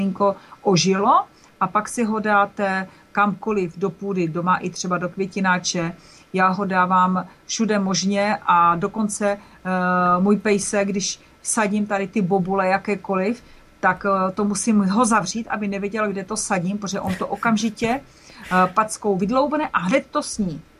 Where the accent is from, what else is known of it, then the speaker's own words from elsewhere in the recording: Zlín Region, Czechia; Trošku slivovice u nás na Valašsku, slivovice na žaludek